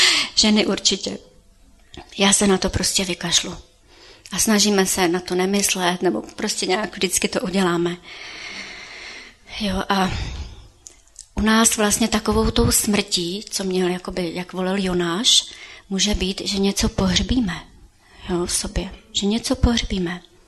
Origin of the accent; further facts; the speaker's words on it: Ústí nad Labem, Ústí nad Labem Region, Czechia; now in Varnsdorf, Czechia; Já jsem se stěhovala ve svých 22 letech, jsem se vdala a stěhovala jsem se z Ústí nad Labem do Varnsdorfu za svým manželem. A stěhovala jsem se z města, kde jsem vyrostla.